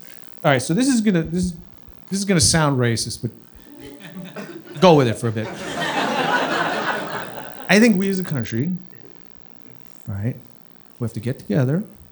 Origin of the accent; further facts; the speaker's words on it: New York, United States; Like I grew up on Long Island. Half of Long Island talks like that.